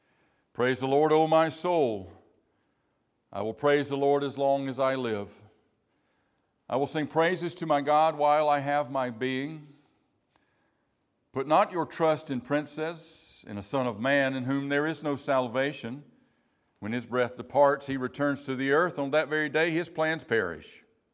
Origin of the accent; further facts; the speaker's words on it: South Carolina, United States; I'm from South Carolina. Ain't gonna happen.